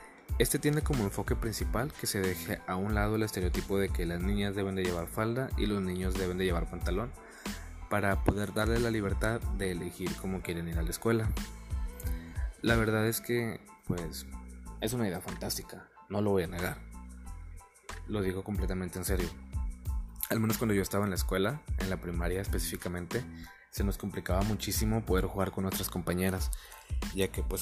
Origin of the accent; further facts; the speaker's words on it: Monterrey, Nuevo León, Mexico; Yo soy de aquí de Monterrey, Nuevo León, México.